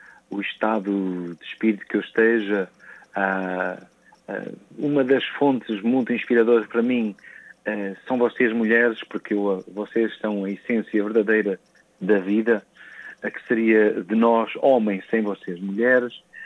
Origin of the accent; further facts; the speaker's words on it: Real de Farminhão, Viseu, Portugal; Mas eu sou natural de Real de Farminhão, Viseu. São aí que são as minhas raízes. É aí que eu fui, costuma-se dizer, feito. Foi aí que eu nasci em 1970.